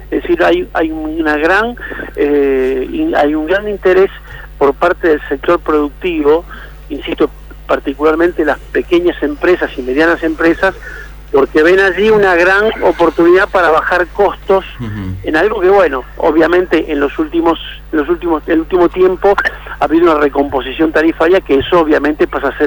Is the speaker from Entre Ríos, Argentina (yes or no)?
no; Rosario, Santa Fe, Argentina; now in Buenos Aires, Argentina; originalmente soy de Rosario, Santa Fe.